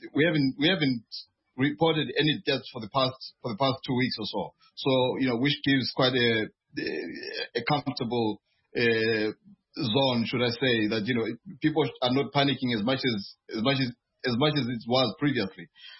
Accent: Zimbabwe; English is a second language; I've lost my accent a bit, so I always try and speak Ndebele rather than speaking English.

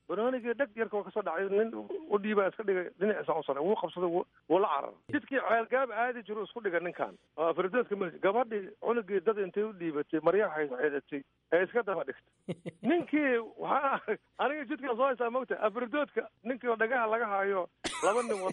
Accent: Banaadir, Somalia; saaxiibnahay yaraanteeni waxaan ka nimid sugunta liido waa meeshii mintaqaanaa curuba laga dhisay

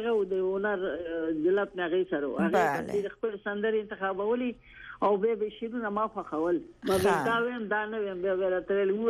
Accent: Kabul, Afghanistan; also born or lived in Bazarak / Nangarhar; now in Canada; اصلي زه په بازارک کې پیدا شوم. پیدایښت زه مې په بازارک خیوه او شګه چې ورته وایي زه هلته وړه پیدا شوم او ژوند مې ټول په کابل کې تیر شوی.

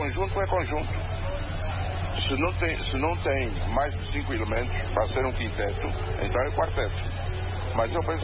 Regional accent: Angola; a nossa forma de ser, de sentir como angolanos

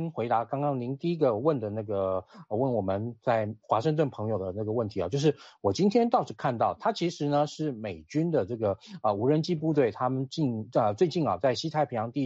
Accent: Taiwan

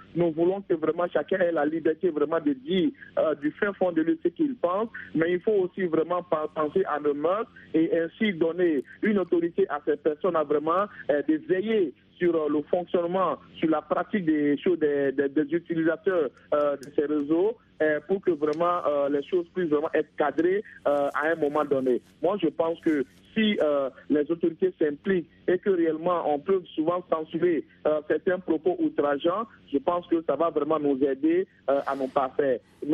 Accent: Guinea; Chez moi, en Guinée, ce n'est que maintenant

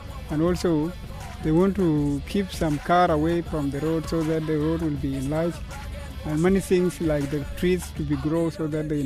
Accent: South Sudan; from South Sudanese.

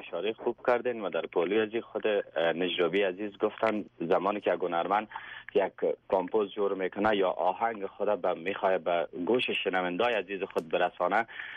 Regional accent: Afghanistan; همگی ما بتانیم که به دنیا و نمود کنیم که ما یک افغان هستیم

